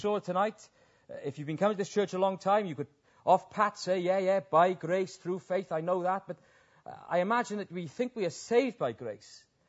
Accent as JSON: {"language": "English", "region": "Wales", "country": "United Kingdom", "said": "And I feel very pleased you've welcomed me as a Welshman."}